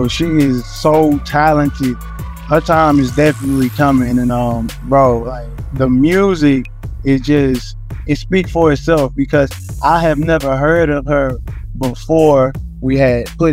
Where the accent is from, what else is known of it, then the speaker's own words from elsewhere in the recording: Orange, Texas, United States; Nah, I'm originally from Orange, Texas.